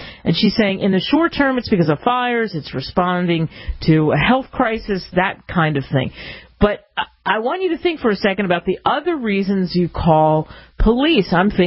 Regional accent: Cherry Hill, New Jersey, United States; I grew up in Cherry Hill, New Jersey, a stone's throw over Philadelphia's bridge

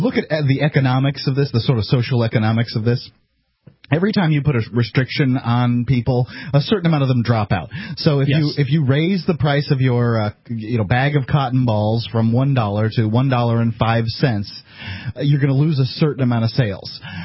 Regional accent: United States; And I personally, as an American, as a God loving American, I want those foreigners here.

